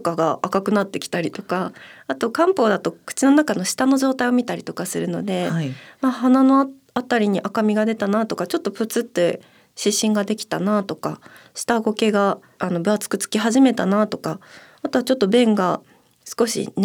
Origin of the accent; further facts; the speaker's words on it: Akita, Japan; 秋田出身なんでやっぱり日本酒飲みますね。